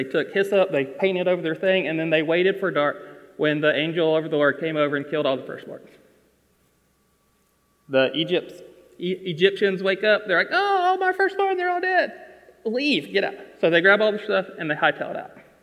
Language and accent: English; United States; that's the closest thing I have to Passover as a American and our faith and all that I can come with.